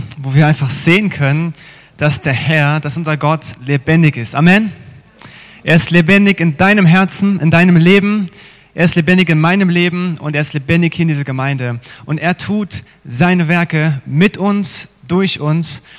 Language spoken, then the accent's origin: German; Kassel, Hesse, Germany; now in Freudenstadt, Germany; Ich komme also ursprünglich aus Kassel, bin in einer recht großen Familie aufgewachsen